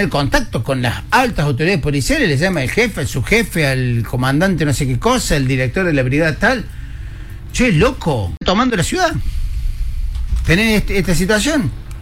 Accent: Santiago del Estero, Argentina; Les cuento algo, soy de Santiago Capital.

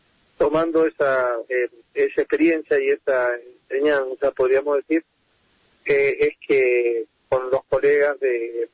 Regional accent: Mendoza, Argentina; una gran y histórica deuda que tenemos no solo como mendocinos, sino como región y como país

